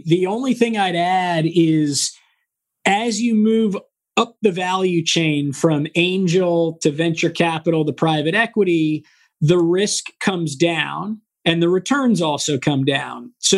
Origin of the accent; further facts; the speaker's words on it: San Diego, California, United States; born and raised in San Diego, went to college in Washington, D.C., wanting to be president of the United States.